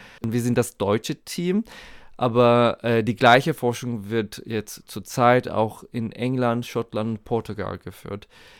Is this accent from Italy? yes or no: no; Turkey; now in Berlin, Germany; ich komme aus der Türkei. Ich bin jetzt seit erst 9 Jahren in Berlin.